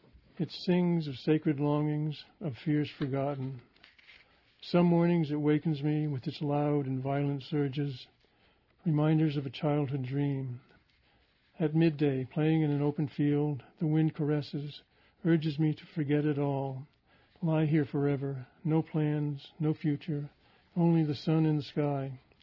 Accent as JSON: {"language": "English", "region": "Maine", "country": "United States", "tie": "born or raised there", "said": "I grew up in Maine, and I went up there 4 or 5 years ago."}